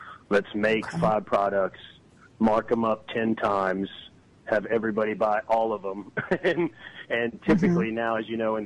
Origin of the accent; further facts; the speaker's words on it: West Monroe, Louisiana, United States; I grew up in West Monroe, Louisiana, where the Duck Dynasty guys are, you know. Went down to Tulane and played football and baseball.